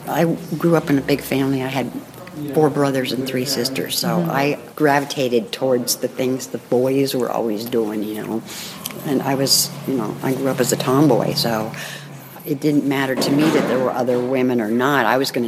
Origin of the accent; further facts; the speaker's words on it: Berkeley, California, United States; also born or lived in Marin; Yeah, I was born and raised in Berkeley, but been in Marin since 68.